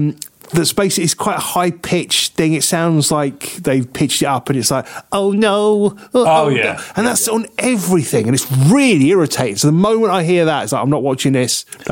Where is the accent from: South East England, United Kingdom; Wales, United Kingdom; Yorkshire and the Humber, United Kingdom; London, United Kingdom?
London, United Kingdom; Croydon; So this week in London and in my hometown of Croydon was the naked bike ride, right?